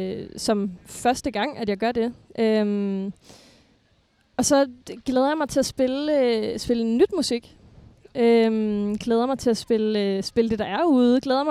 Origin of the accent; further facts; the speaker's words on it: Central Denmark Region, Denmark; Jeg er født og opvokset på Djursland, ikke så langt fra Grenå.